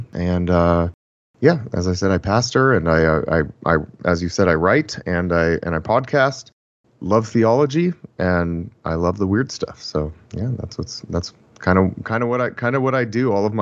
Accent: California, United States; So I'm from Southern California

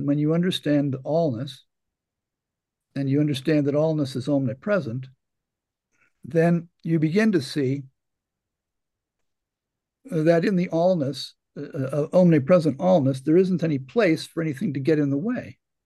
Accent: Ireland; for me, it was when I realized that identifying myself as an Irishman was to identify with myself with somebody who liked to go to pubs and get into fights.

